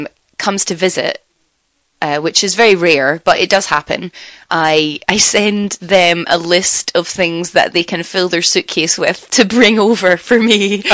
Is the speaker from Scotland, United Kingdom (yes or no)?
yes; Scotland, United Kingdom; From our home countries. I'm from Scotland, and you're from Venezuela.